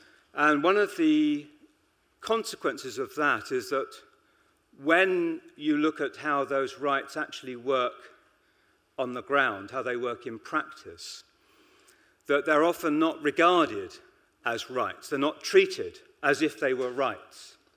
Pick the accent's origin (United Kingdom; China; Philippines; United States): United Kingdom; being a British man, that's not unusual